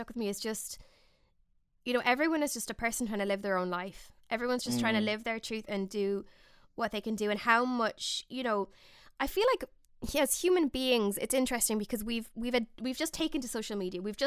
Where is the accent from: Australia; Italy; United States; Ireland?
Ireland; I'm from the Republic of Ireland